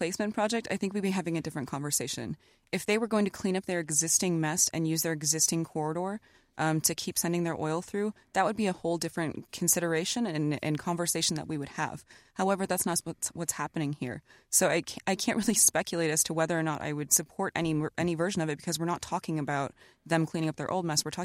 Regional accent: International Falls, Minnesota, United States; I would start out by saying that I'm born and raised in International Falls, Minnesota. I'm a Anishinaabe, so a tribal member also from Treaty 3 on the other side of the border.

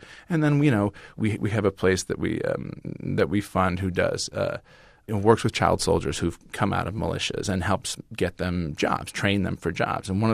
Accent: California, United States; I'm keenly aware of the fact that I am a guy from California

